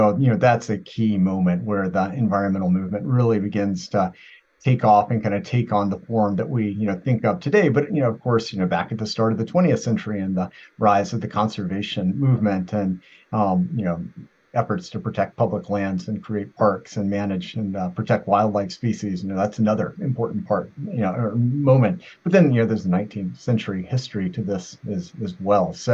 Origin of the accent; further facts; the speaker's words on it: Virginia, United States; I am from Virginia, original.